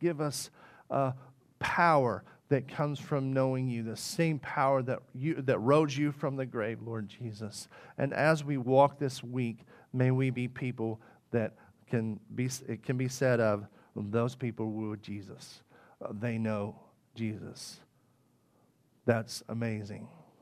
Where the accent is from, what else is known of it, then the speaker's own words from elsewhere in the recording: Arkansas, United States; I'm from Northeast Arkansas.